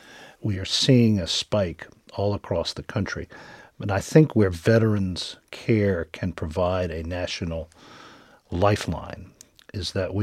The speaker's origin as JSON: {"language": "English", "town": "Fayetteville", "region": "North Carolina", "country": "United States", "tie": "born or raised there", "said": "My hometown is Fayetteville, North Carolina. It sits underneath Fort Bragg, and it is 90 minutes away from 40% of the United States Marine Corps."}